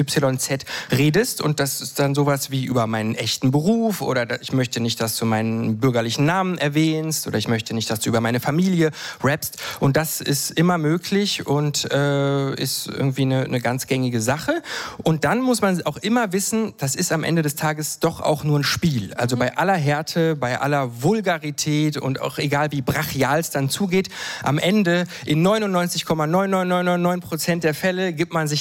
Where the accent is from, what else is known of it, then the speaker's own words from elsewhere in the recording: Frankfurt am Main, Hesse, Germany; bei einem Battle in Frankfurt am Main, meiner Heimatstadt.